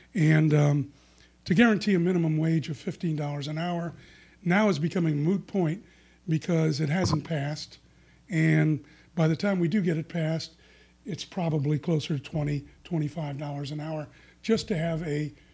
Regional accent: Boston, Massachusetts, United States; also born or lived in New York; Well, I grew up in Boston and New York and always had a place in Delaware.

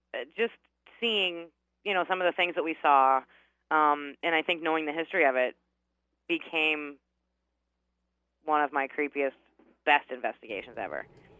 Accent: Somerville, United States; I had moved to Somerville, which is my hometown, and I had another one there.

